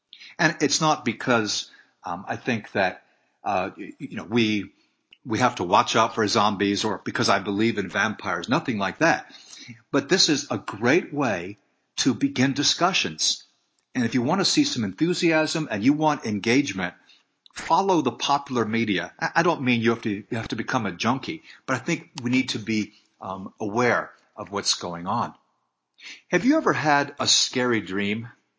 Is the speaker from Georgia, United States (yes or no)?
yes; Atlanta, Georgia, United States; When I told them that I was from Atlanta, some of the enthusiasm that came my way was because I live in the area where The Walking Dead is filmed.